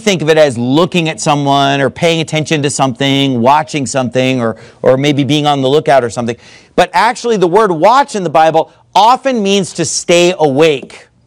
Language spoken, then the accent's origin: English; California, United States; I grew up seeing them in California.